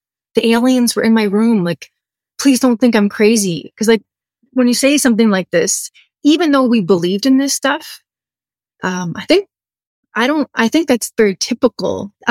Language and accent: English; East Coast, Canada; And I'm actually from the East Coast in Canada.